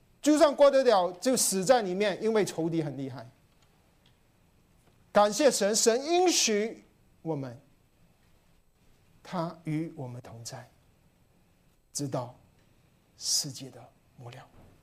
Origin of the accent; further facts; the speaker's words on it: South China, China; also born or lived in Florida, United States; 那我是南方人，以前我在中国服侍也在南方，也没雪，广州没雪。我以前住在美国，那个叫什么 Florida 也没雪